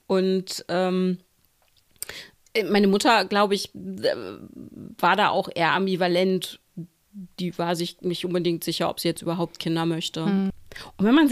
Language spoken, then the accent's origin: German; Schleswig-Holstein, Germany; im Wald und so, wo ich aufgewachsen bin. Da gab es den Sachsenwald, der ist da in Norddeutschland ein relativ großer Wald.